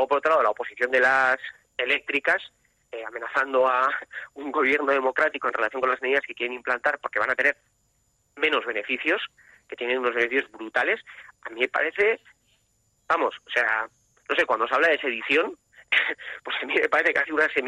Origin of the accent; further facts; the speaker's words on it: Irún, Basque Country, Spain; si yo que soy de Irún, vamos, o sea, no tengo más que pasar ahí